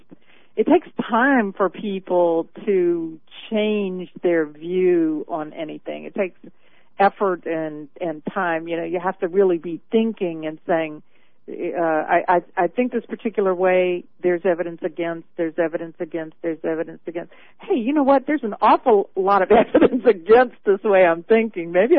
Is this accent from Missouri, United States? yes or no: no; Louisiana, United States; I grew up in South Louisiana, which is very Catholic.